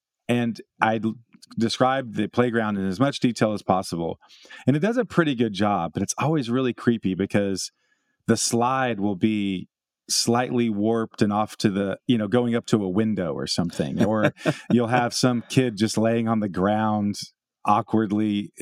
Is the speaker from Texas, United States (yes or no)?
yes; Amarillo, Texas, United States; I think that probably goes back to growing up in Amarillo.